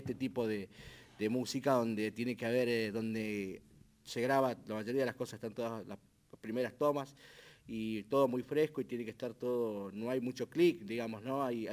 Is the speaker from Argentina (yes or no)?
yes; Mendoza, Argentina; now in Buenos Aires, Argentina; Sí, soy mendocino andado también, pero mendocino.